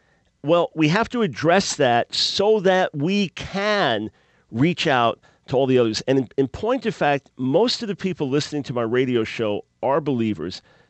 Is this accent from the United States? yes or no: yes; New York, United States; I know you're telling the truth about the LIE, the world's largest parking lot, because I grew up on Long Island.